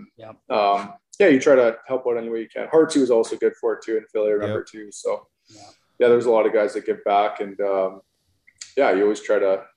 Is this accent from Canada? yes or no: yes; Canada; just being from Canada